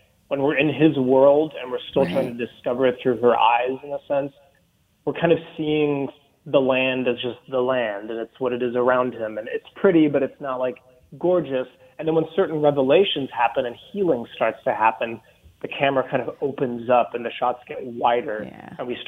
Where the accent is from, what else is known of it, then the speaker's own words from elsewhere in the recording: South Dakota, United States; because growing up in South Dakota, we're a very complex bunch of people.